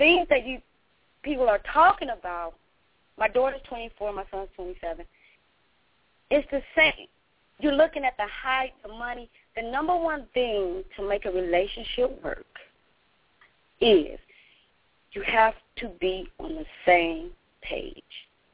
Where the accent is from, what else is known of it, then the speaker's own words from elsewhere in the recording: Detroit, Michigan, United States; now in Atlanta, United States; I'm originally from Detroit, but I live in Atlanta now.